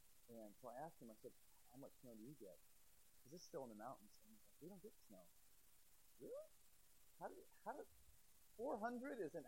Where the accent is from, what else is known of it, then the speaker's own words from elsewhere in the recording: Midwest, United States; But I grew up in the Midwest, but the Northeast is different to me.